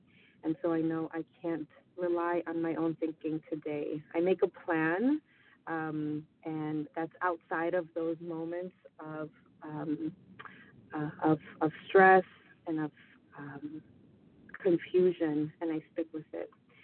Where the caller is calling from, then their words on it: Queens, New York, United States; I'm calling from Queens, New York.